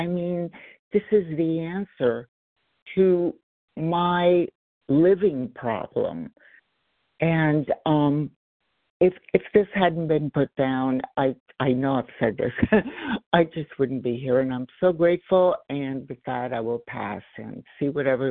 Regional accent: Los Angeles, California, United States; I'm from Los Angeles.

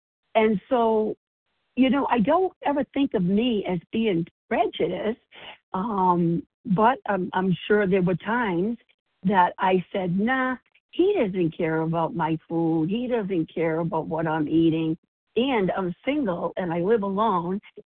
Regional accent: Rhode Island, United States; I am from Rhode Island, and I'm recovered.

